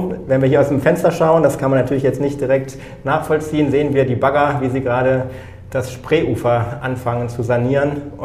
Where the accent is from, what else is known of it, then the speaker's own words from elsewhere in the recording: North Rhine-Westphalia, Germany; now in Berlin, Germany; für mich als fast gebürtigen Kölner, ich bin aus dem Kölner Umland